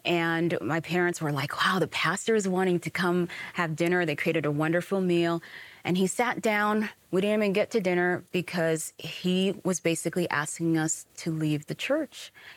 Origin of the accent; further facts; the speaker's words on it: Kampala, Central Region, Uganda; born there; That comes from Uganda. I was born in Kampala, Uganda, during the days of Idi Amin.